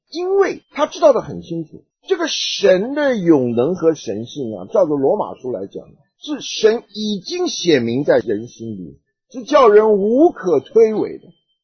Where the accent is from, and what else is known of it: China